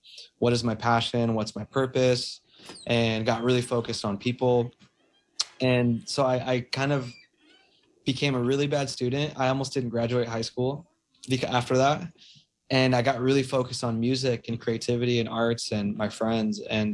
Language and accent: English; California, United States; those two communities, you know, growing up in California